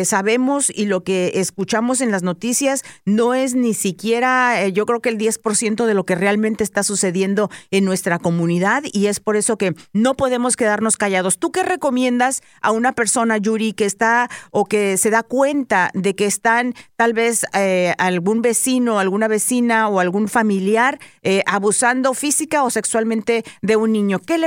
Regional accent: San Luis Potosí, Mexico; en México, de donde yo soy, de San Luis Potosí. Pues yo crecí sabiendo y aguantando golpes

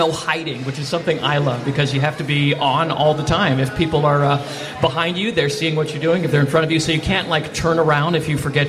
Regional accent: Hawaii, United States; I was born and raised in Hawaii, so very similar here to Chicago, particularly around the winter.

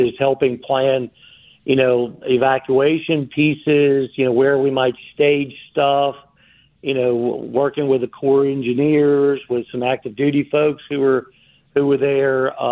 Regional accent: DeQuincy, Louisiana, United States; So I'm from DeQuincy, Louisiana. I went to McNeese State University.

